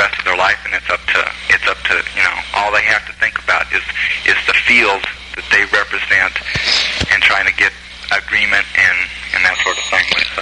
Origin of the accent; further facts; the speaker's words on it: California, United States; moved away; I came from California to here